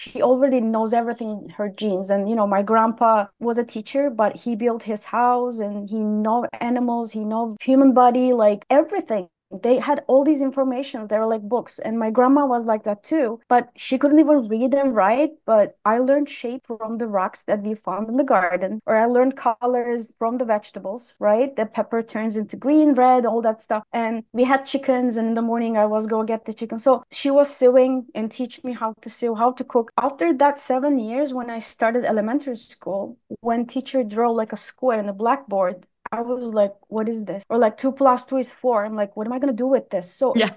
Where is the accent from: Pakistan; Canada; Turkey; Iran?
Turkey; Istanbul; moved away as an adult; now in United States; I came to US like 13 years ago. I'm originally from Istanbul, Turkey.